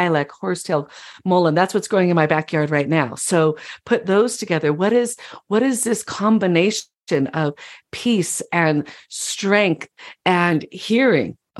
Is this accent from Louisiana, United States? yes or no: no; California, United States; because I grew up in Orange County where I was 10th generation to live there. Our family had arrived in the late 1700s.